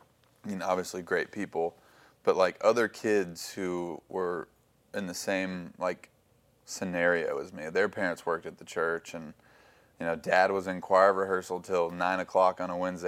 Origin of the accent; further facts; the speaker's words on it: Franklin, Tennessee, United States; Like, because I grew up in Franklin, and so, like, it's like a, you know, Nashville's kind of a big city vibe going on.